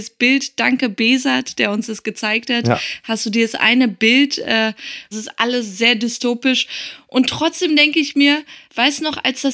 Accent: Tehran, Tehran Province, Iran; Und ich komme zufällig aus der Stadt mit der generell schlimmsten Luft, Teheran

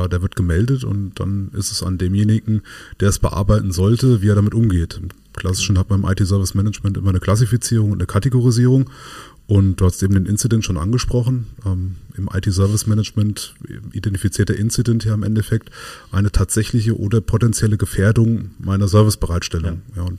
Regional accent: Wetzlar, Hesse, Germany; Ich komme aus der Wetzlarer Ecke.

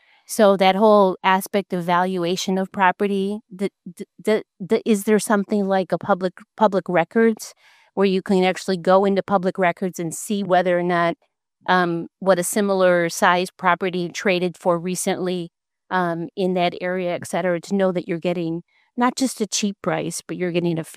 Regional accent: Naples, Florida, United States; from the Sunshine State, Naples, Florida.

